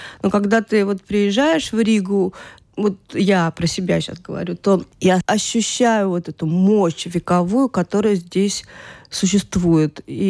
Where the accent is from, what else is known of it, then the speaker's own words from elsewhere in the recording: Georgia; also born or lived in Moscow, Russia / Germany; что у меня мама наполовину полька, наполовину белоруска, папа грузин. И я родилась в Москве, выросла я в Грузии и училась в Германии частично, 2 года там жила.